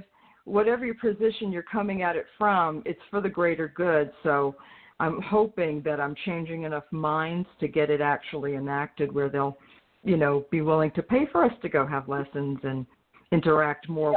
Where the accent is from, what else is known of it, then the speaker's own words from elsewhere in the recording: New York City, New York, United States; you know, I'm a lot more on guard because I'm from New York City.